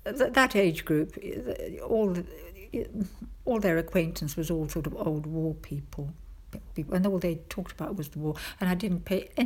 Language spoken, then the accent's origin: English; London, United Kingdom; born there; Yes, so although I was born in London